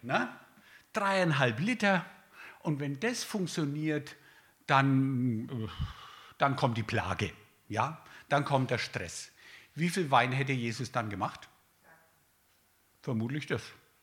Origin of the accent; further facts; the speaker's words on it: Bavaria, Germany; Ich kenne mich da nicht aus. Ich komme aus Franken.